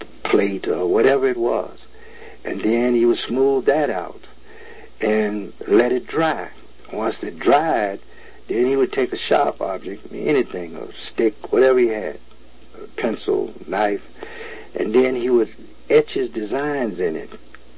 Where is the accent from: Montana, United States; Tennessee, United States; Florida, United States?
Tennessee, United States; Memphis; I'm from Memphis, Tennessee.